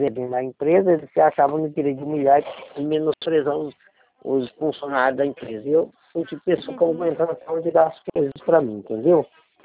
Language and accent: Portuguese; Belo Horizonte, Minas Gerais, Brazil; moved away as an adult; now in São Paulo, Brazil; cresci na, nascido e cresci na capital mineira, em Belo Horizonte. Então o que acontece? De lá pra cá eu não tive contato mais lá com o meu estado.